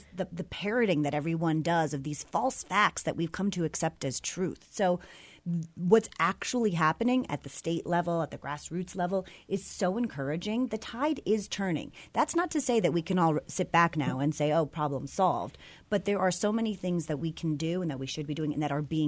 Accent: Brookfield, Connecticut, United States; So we had, and I'm from Brookfield, Connecticut. So I'm in the town that's right next to Newtown.

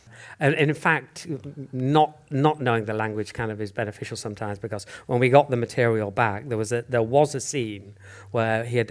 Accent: United Kingdom; And as being a Brit, and I would have been mortified if I'd known that was happening.

